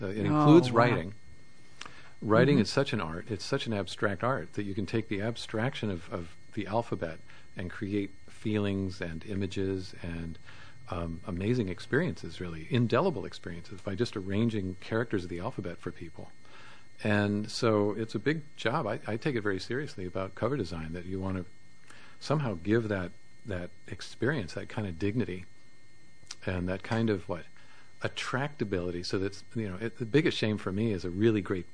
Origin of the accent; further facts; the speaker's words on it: Ohio, United States; born there; I was born in Ohio.